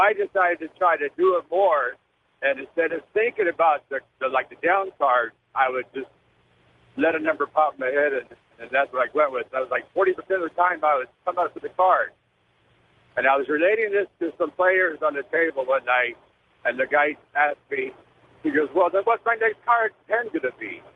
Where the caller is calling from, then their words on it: Texas, United States; I'm calling from Texas, getting ready to go into Oklahoma.